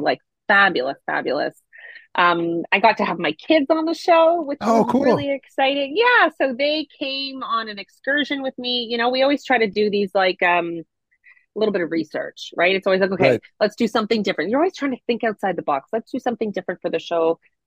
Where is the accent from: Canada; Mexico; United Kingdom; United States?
Canada; Brampton, Ontario; No, I grew up in Brampton.